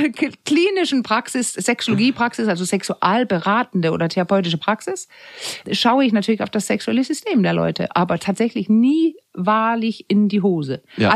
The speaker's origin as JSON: {"language": "German", "country": "Denmark", "said": "Weil ich bin ja Dänin und bin in der Zeit groß geworden, wo man, also HIV und sowas, AIDS kam gerade erst auf."}